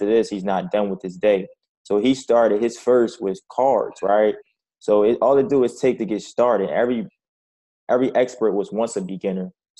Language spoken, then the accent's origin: English; Philadelphia, Pennsylvania, United States; So, yeah, I'm from Philadelphia, Pennsylvania, by the way, too, man.